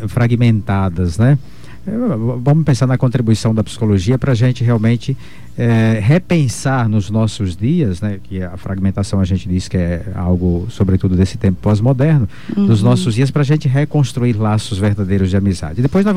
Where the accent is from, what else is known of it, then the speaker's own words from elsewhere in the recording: Bahia, Brazil; now in Dourados, Brazil; Não, eu sou baiano.